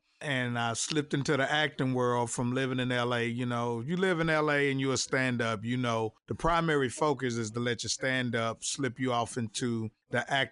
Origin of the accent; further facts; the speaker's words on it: Fort Worth, Texas, United States; whenever I get out of Texas and I tell somebody I'm from Fort Worth, they give me the side eye